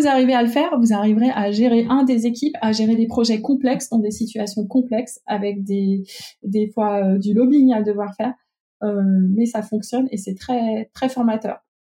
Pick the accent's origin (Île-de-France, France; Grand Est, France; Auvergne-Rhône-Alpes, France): Auvergne-Rhône-Alpes, France; qui est à quelques kilomètres de là où j'habitais, dans mon petit village de 600 habitants dans l'Ain.